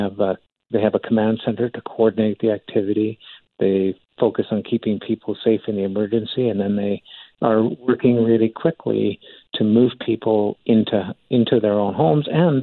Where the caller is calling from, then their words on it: Calgary, Alberta, Canada; Now, I'm calling in from Calgary.